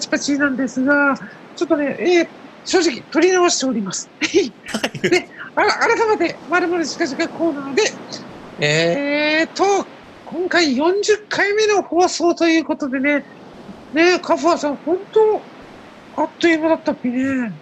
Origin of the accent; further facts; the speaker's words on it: Hawaii, United States; now in Japan; そんなことないよ、ハワイから来てるからね